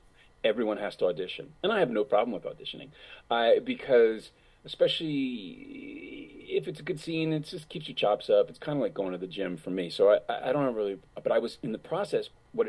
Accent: New York City, New York, United States; I grew up in New York City, and I went to school for a little while in North Carolina

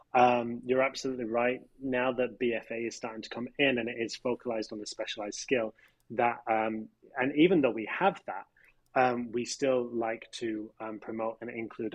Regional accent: England, United Kingdom; Growing up in England

